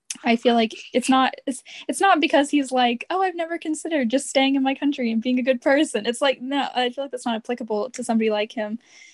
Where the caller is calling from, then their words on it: Charlotte, North Carolina, United States; Yeah, I'm in Charlotte, North Carolina. We're like right on the board. I'm 5 minutes from South Carolina.